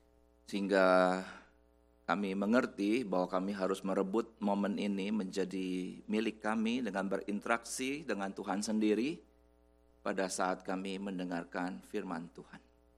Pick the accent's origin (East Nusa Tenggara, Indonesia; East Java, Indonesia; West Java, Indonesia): West Java, Indonesia; Bandung; saya datang dari Bandung.